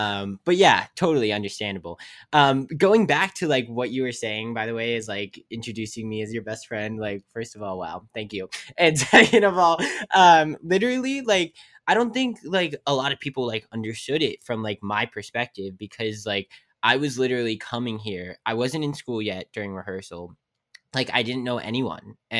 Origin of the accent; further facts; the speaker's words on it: West Virginia, United States; Like, I know no one, coming to a new state. I'm from West Virginia, where it's like a small town, and then coming to like this, and there's lights everywhere and people walking on the street.